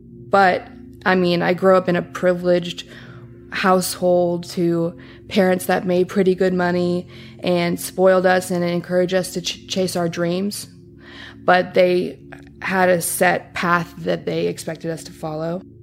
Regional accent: Atlanta, Georgia, United States; I grew up in Metro Atlanta, the suburbs. The religion was the center of our family.

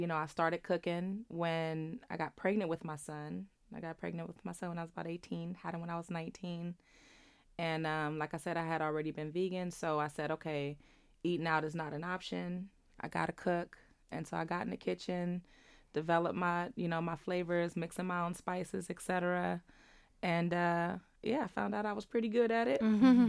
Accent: Oakland, California, United States; So I'm from Oakland.

